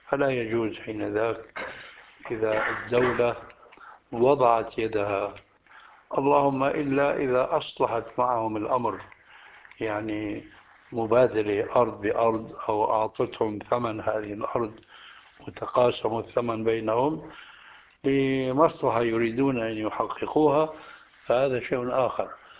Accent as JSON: {"language": "Arabic", "country": "Syria", "said": "هذا كما وقع عندنا في سوريا وربما في بلاد أخرى"}